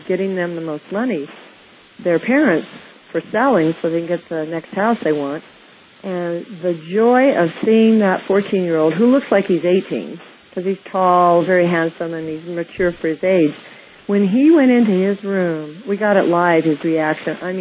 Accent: Kansas, United States; as Grandpa taught me growing up in Kansas, to shoot for the star

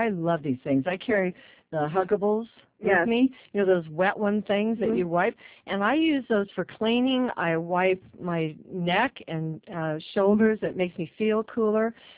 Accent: Seattle, Washington, United States; I think I have good skin because I was raised in Seattle.

